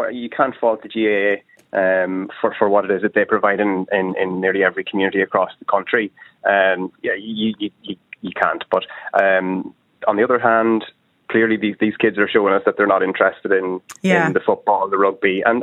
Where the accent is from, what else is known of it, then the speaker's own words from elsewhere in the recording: Pacific Northwest, United States; I grew up here in the Northwest, but I was lucky to have the ocean there.